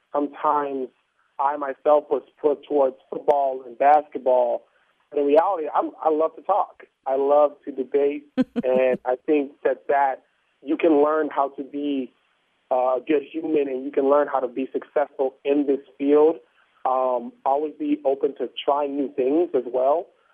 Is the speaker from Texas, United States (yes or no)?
yes; Houston, Texas, United States; Well, I am from Houston, Texas, and I joined the team.